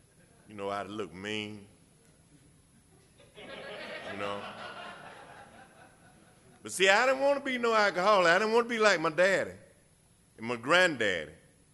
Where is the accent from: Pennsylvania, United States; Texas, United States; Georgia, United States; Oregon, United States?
Georgia, United States; Atlanta; born there; I was born in Atlanta, Georgia. I'm a Grady baby.